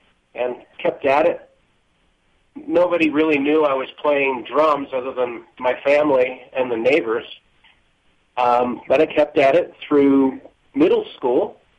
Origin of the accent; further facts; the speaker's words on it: California, United States; now in Albuquerque, United States; I'm a native Californian, but now proud to say I'm an Albuquerquean or a Burke.